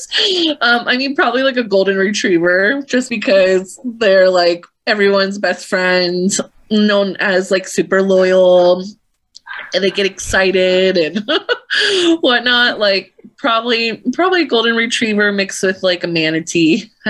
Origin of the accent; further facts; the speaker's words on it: Tampa, Florida, United States; born there; Yeah, I was born in Tampa, so I think that's probably why like they're close to my heart.